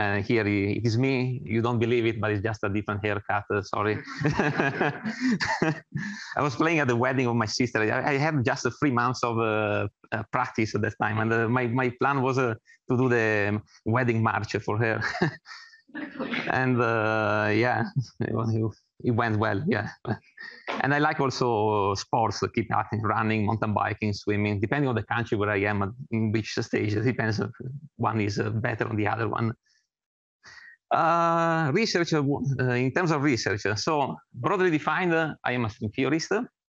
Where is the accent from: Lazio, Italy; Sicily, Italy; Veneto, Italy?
Veneto, Italy; Vicenza; English is a second language; So, another Italian. I'm originally from Italy and from Vicenza. It's a city from Venice and Verona.